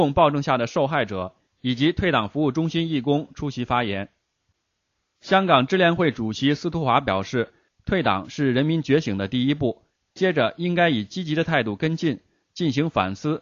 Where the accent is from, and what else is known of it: China